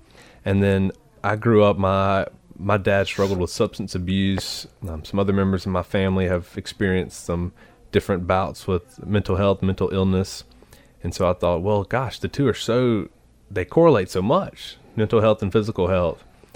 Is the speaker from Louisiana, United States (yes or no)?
no; Meridian, Mississippi, United States; now in Miami, United States; Okay, I am from Meridian, Mississippi. I moved to Miami in early 2014, so coming up on my five-year anniversary